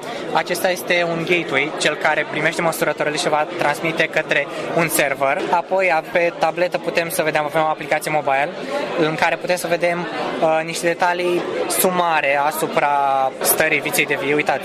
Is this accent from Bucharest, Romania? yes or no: yes; Bucharest, Romania; sunt din București și sunt student la Facultatea de Automatică și Calculatoare în anul al treilea.